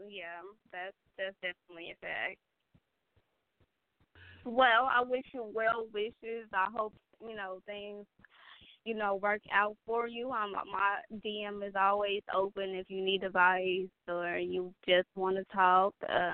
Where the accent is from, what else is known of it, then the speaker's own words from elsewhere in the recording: Gary, Indiana, United States; I'm from the hood, too, so I understand your struggle. I'm from Gary, Indiana, the hood of the hood.